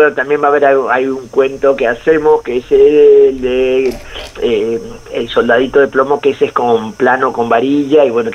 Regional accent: Uruguay; aclaro por mi acento de que no soy argentino, compadre, soy uruguayo.

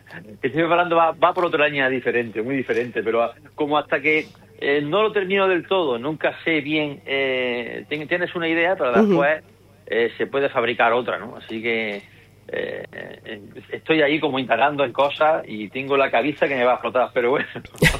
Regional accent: Andalusia, Spain; porque si no, no soy andaluz.

